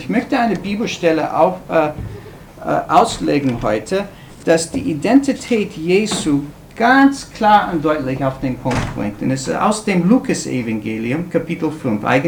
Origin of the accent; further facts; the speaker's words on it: United States; German is a second language; moved away as an adult; now in Austria; Ihr hört wahrscheinlich schon, dass ich nicht aus Österreich komme. Ich komme aus Amerika, aus den USA, Rachel und ich. Wir sind Gemeindegründer und sind vor 21 Jahren eigentlich nach Österreich gekommen. So, wir sind mehr als 20 Jahre hier im Lande.